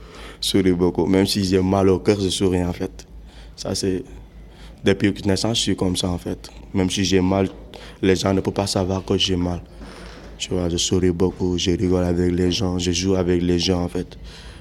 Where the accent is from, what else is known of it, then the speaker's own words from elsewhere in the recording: Mali; Du Mali. Je viens du Mali.